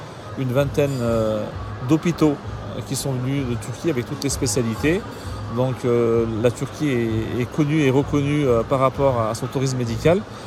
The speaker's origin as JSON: {"language": "French", "town": "Lyon", "region": "Auvergne-Rhône-Alpes", "country": "France", "tie": "born or raised there", "said": "Je vis à Lyon. Je suis lyonnais, je suis né à Lyon, j'ai grandi à Lyon. Je suis lyonnais, mais je suis d'origine turque."}